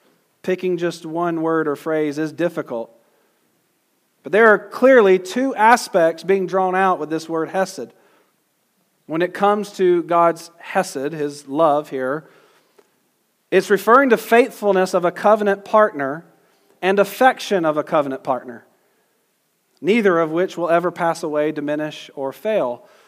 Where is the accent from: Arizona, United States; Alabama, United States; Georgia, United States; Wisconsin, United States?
Georgia, United States; but I'll just say hesed because I'm from Georgia.